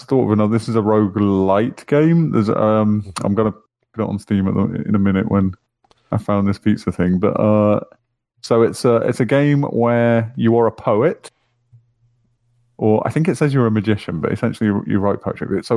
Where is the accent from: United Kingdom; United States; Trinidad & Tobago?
United Kingdom; England; I'm English.